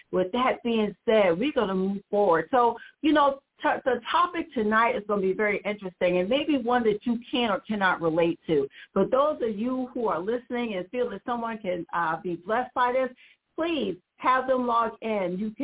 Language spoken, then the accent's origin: English; South Carolina, United States; also born or lived in New Jersey; Everyone knows I'm from South Carolina. And I'm always born in Jersey, but raised in South Carolina. So I'm always going to claim a Southern heritage.